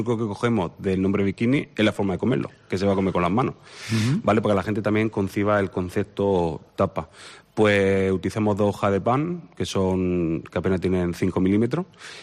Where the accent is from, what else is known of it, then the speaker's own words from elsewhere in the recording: Region of Murcia, Spain; me gusta mucho la naranja, igual que todos los cítricos, como buen murciano.